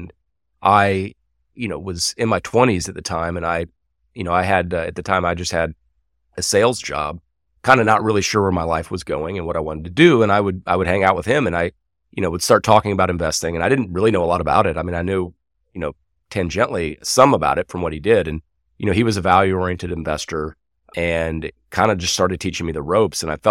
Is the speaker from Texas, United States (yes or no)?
yes; Texas, United States; I grew up in Texas, a small town. I was into rodeo for a very long time.